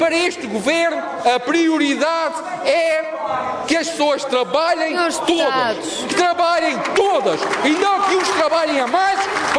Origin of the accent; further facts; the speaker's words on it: Azores, Portugal; O que é que me choca a mim, como açoriano, é ver um trabalhador que tenha que trabalhar mais horas